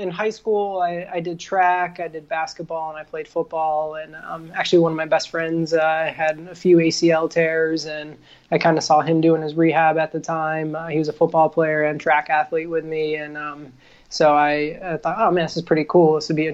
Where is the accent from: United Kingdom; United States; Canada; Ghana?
United States; New York; now in Los Angeles, United States; I grew up in upstate New York near Syracuse, so much, much colder and snowier than it is here in February in Los Angeles right now